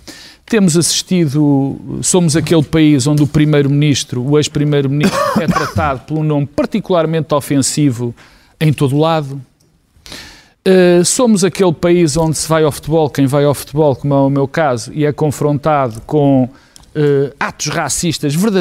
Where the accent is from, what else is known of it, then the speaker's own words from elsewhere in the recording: Portugal; porque sou português, pertenço a esta comunidade